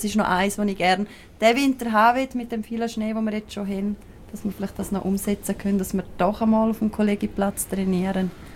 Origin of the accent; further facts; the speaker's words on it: Graubünden, Switzerland; Also man hört es ja sehr gut, also ich komme aus Graubünden.